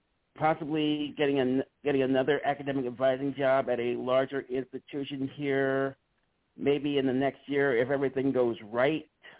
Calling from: Holly Springs, Mississippi, United States; from Holly Springs, Mississippi.

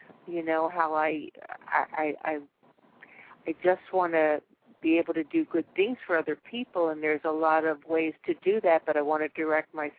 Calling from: Puerto Vallarta, Jalisco, Mexico; I'm calling from Puerto Vallarta, Mexico.

